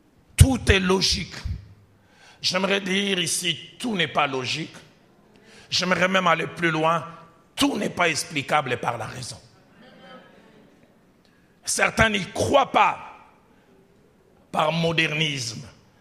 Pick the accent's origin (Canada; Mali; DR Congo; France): DR Congo; J'ai vu un jour chez moi au Congo, pour ceux qui connaissent Kinshasa